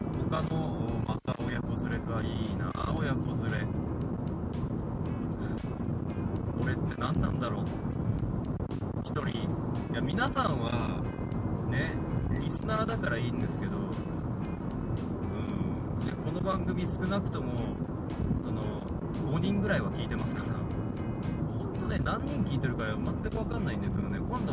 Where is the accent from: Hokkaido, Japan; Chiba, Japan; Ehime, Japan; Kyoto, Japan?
Hokkaido, Japan; Sapporo; 僕みたいに札幌市で育ってきてる人にとっては、あの他の場所ってほぼ全部田舎に見えるっていう